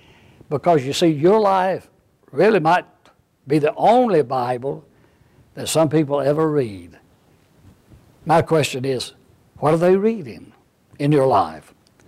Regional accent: United States; born there; my citizenship is not of this world, though I'm an American by birth.

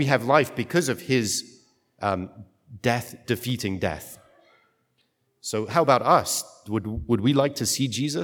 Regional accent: Ireland; I'm Irish, happy St. Patrick's Day, okay?

